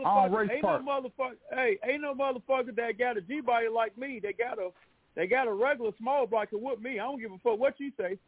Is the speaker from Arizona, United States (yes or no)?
no; Chicago, Illinois, United States; Because you keep saying anybody from Chicago, and I'm from Chicago, so I'm trying to figure out, like, what that means.